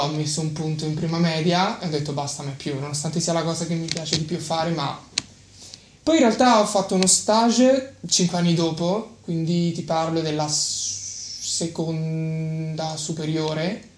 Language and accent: Italian; Rome, Lazio, Italy; Io sono di Roma, proprio Roma.